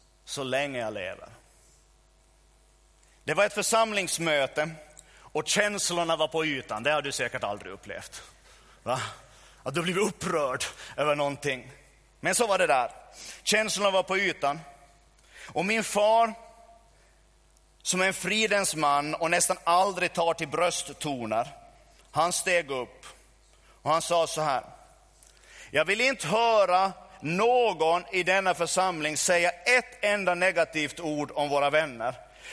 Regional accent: Närpes, Ostrobothnia, Finland; När det skedde en splittring i vår egen församling hemma i Närpes över trosrörelsen

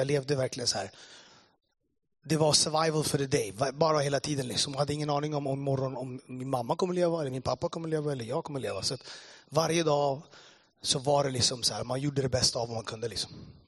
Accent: Addis Ababa, Ethiopia; Swedish is a second language; now in Sweden; Men jag är från Etiopien, Eritrea. Växte upp. Uppfödd i Addis Abeba. Föddes i katastrofata inbördeskriget som varade i 30 år.

